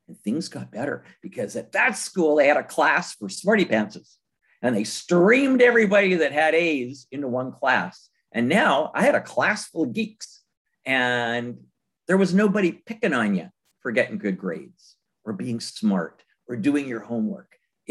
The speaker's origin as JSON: {"language": "English", "town": "Winnipeg", "region": "Manitoba", "country": "Canada", "tie": "born or raised there", "said": "And I'm Canadian. I grew up in Winnipeg, Manitoba."}